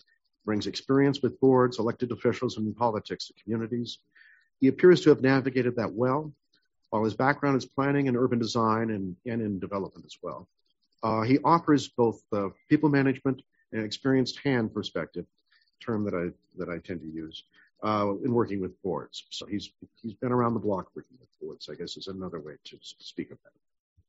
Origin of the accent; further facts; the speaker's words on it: Nevada, United States; now in California, United States; born and raised in Nevada, I've been in California, so I get the difference between red, blue, and purple.